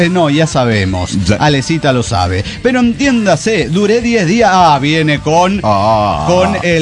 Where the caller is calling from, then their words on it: Morelia, Michoacán, Mexico; de Morelia, Michoacán.